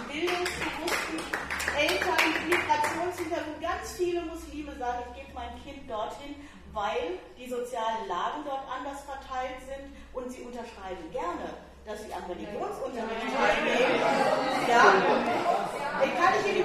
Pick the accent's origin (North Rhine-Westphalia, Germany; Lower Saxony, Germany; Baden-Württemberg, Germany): North Rhine-Westphalia, Germany; Paderborn; ich komme selbst aus Paderborn